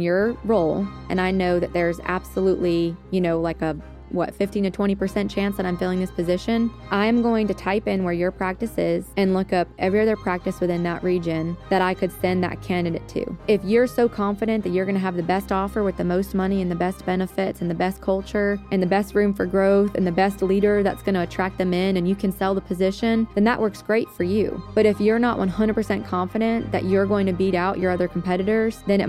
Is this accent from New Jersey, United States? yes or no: no; Rhode Island, United States; I'm from Rhode Island, so very small.